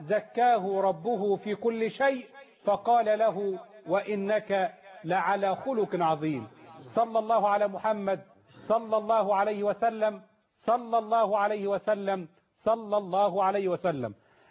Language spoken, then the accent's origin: Arabic; Al-Deraksa, Dakahlia, Egypt; لأحبابي في بلدتي قرية الدركسة مركز بنية النصر بمحافظة الدهلية